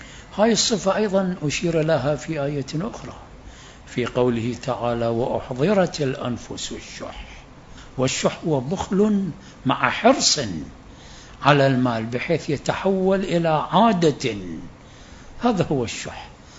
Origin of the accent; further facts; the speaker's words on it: Iraq; وإحنا تحول عندنا في العراق يمكن الفلس الأحمر ينفع في اليوم